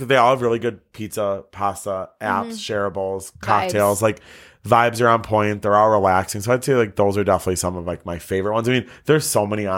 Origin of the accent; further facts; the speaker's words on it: Minnesota, United States; and so I went to Wayzata all the time.